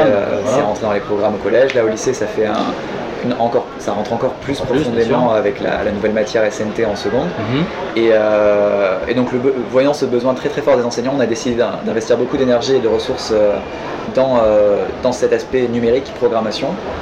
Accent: Occitanie, France; Après, moi, je suis d'Occitanie, donc.

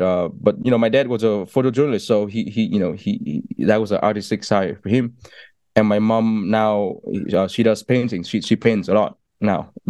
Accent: Hanoi, Vietnam; now in Chicago, United States; I'm from Chicago and I'm from Hanoi. Like, I'm part of the two. I've been in Chicago for so long. I'm American citizen now, so I like sometimes my identity is kind of mixed.

